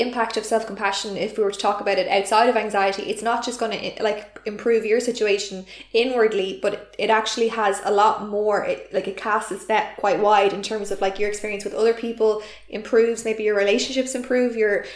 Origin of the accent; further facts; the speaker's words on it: Ireland; And perhaps, well, this is I'm Irish, maybe, and we've got a lot of listeners in Britain as well.